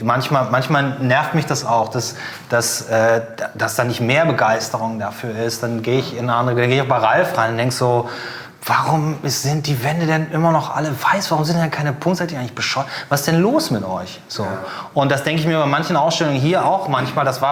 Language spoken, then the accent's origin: German; Cologne, North Rhine-Westphalia, Germany; now in Hamburg, Germany; Ich komme ja aus Köln.